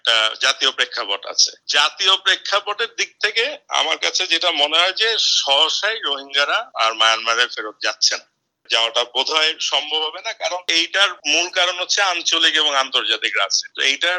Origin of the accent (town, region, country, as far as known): Bangladesh; born there